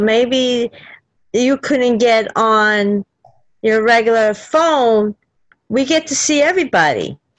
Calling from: New York City, New York, United States; from Queens, New York.

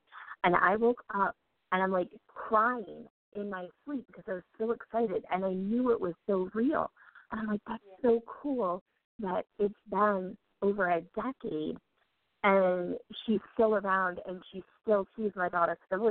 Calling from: Delaware, United States; I'm calling from Delaware.

